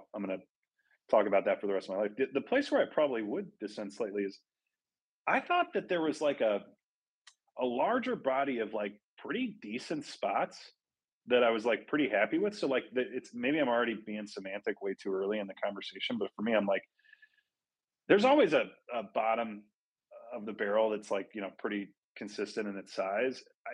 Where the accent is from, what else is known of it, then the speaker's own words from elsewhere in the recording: Minneapolis, Minnesota, United States; I'm from Minneapolis originally.